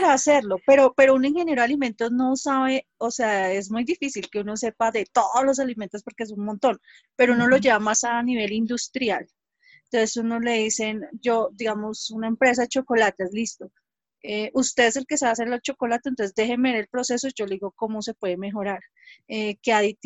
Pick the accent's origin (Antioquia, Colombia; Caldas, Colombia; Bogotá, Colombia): Bogotá, Colombia; Yo soy bogotana. Rola, super rola, pues no con el acento de los rolos, pero he vivido todo el tiempo en Bogotá.